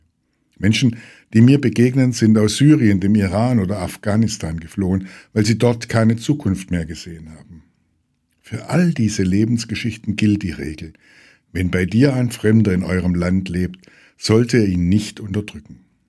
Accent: Swabia, Germany; Ich bin Schwabe und lebe in Niedersachsen.

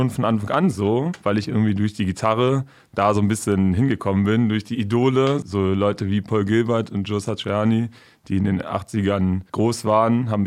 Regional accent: Hamelin, Lower Saxony, Germany; moved away as an adult; now in Hanover, Germany; Bin hier in Hameln aufgewachsen und bin dann mit 20 weggezogen zum Studieren irgendwann nach Hannover. Und ja, jetzt wohne ich in Hannover.

